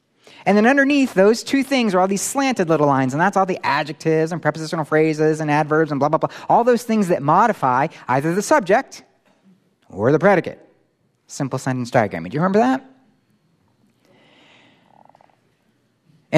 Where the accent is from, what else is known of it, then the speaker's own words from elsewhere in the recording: Florida, United States; Now, I grew up in Florida. If you know anything about Florida, it is like the home of the roach.